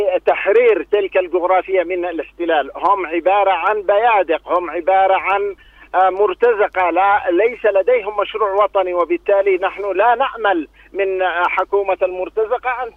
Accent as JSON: {"language": "Arabic", "country": "Yemen", "said": "نحن كشعب يمني لم نسكت على هذه الضغوط الاقتصادية"}